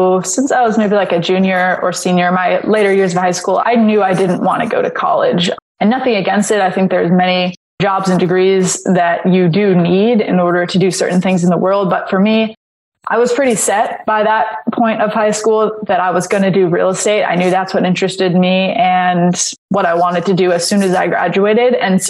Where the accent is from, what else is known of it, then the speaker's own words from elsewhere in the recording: Los Angeles, California, United States; We grew up in Los Angeles. So it's pretty expensive.